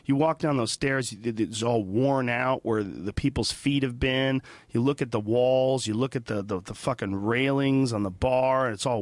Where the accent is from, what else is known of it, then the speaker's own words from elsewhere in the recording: United States; That's the cool thing about being American. We're so fucking badass.